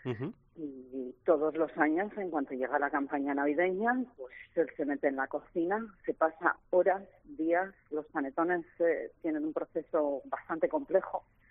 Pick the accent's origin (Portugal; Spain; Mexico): Spain; Basque Country; Como buena vasca, me gusta comer.